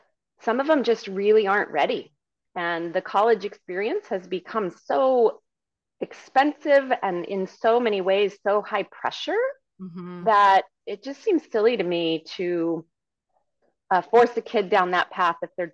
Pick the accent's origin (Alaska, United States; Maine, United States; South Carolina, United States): Maine, United States; now in Seattle, United States; Well, I grew up in Maine. A very outdoor-minded state. I moved to Seattle in 1995.